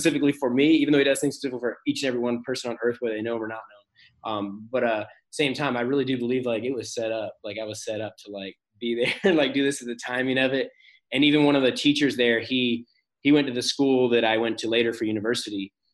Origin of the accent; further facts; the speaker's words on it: Virginia Beach, Virginia, United States; I grew up in Virginia Beach mostly